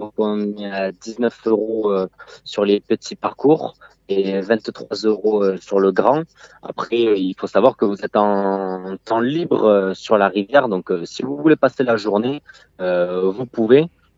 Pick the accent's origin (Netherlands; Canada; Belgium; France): France; Penne, Occitanie; also born or lived in Montauban; Moi, je suis né à Montauban et depuis tout petit, je suis sur Penne, au bord de la rivière.